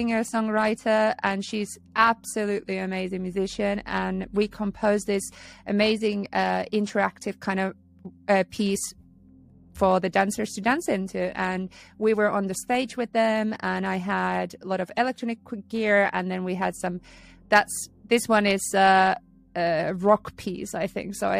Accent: Naantali, Southwest Finland, Finland; it's in her art gallery in my hometown in Naantali in Finland.

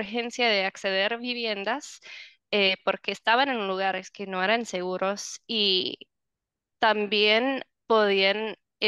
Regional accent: United States; also born or lived in Honduras / Dominican Republic / Ecuador; yo soy gringa.

